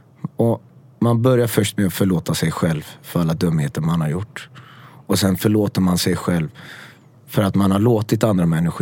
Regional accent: Frölunda, Västra Götaland County, Sweden; Och idag kramar jag dem med massa kärlek. Jag växte upp i Frölunda.

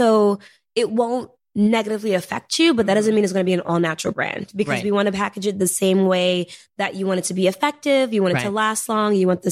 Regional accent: New York, United States; I'm a girl from Harlem, you know, I'm first generation

